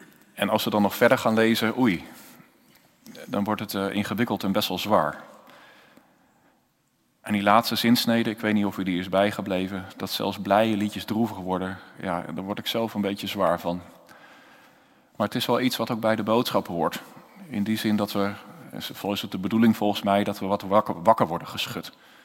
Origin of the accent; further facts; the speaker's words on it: Twello, Gelderland, Netherlands; ik kom een beetje uit een boerenomgeving. Ik kom zelf uit Twello